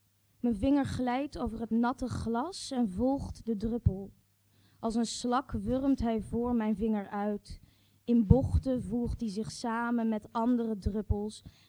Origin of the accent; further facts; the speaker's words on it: Amsterdam, North Holland, Netherlands; Ik kom uit Amsterdam oorspronkelijk. En een ras echte.